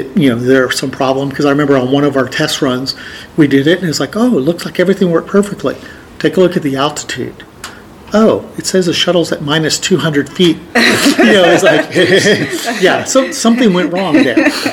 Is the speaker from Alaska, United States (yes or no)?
no; Texas, United States; We're from Texas, so I started interviewing around